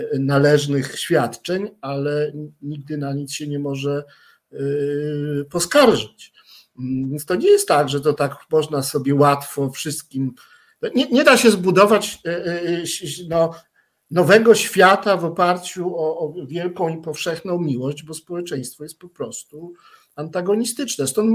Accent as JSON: {"language": "Polish", "town": "Kraków", "region": "Lesser Poland", "country": "Poland", "said": "ja też jestem krakowianinem i też pracowałem w Instytucie Filozofii."}